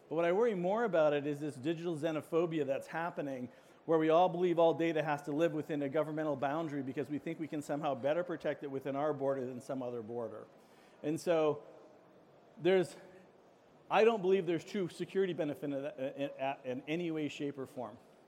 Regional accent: Seattle, Washington, United States; I don't do coffee, and I'm from Seattle, but I'm still super excited.

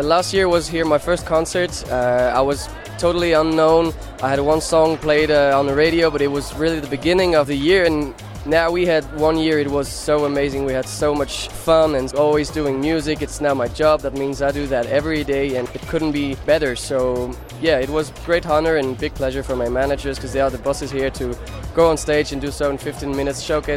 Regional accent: Lausanne, Vaud, Switzerland; Yeah, I'm from Lausanne.

